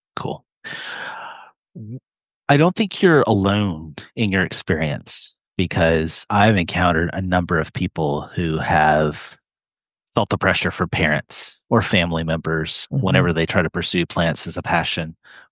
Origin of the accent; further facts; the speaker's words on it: Union City, Tennessee, United States; So I'm from the opposite corner of the state, from Union City.